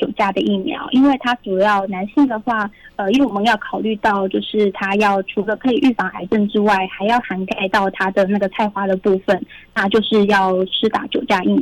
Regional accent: Changhua County, Taiwan; 我是彰化人

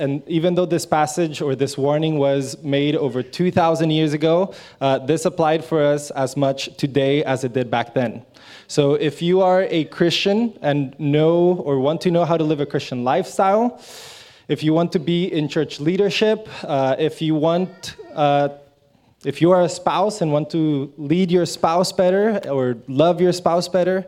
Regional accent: Costa Rica; I was originally born and raised in Costa Rica. So coming from a different country

